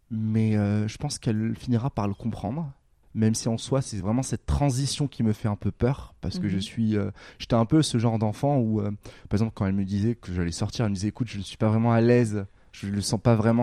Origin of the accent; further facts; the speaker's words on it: Morocco; moved away as an adult; now in France; Non, j'ai grandi au Maroc.